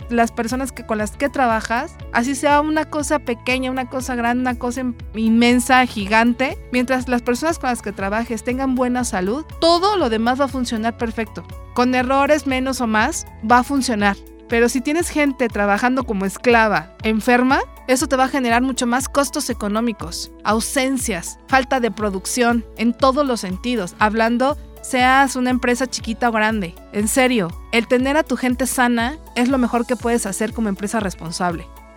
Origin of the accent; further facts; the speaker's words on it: Mexico; como población latinoamericana en general, sobre todo México, que estamos pegados a los Estados Unidos